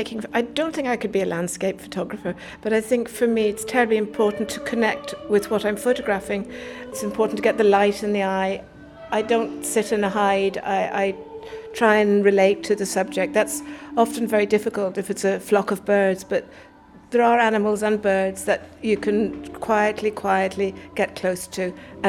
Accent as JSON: {"language": "English", "country": "Ireland", "tie": "born or raised there", "said": "growing up in Ireland, there was an abundance of wildlife."}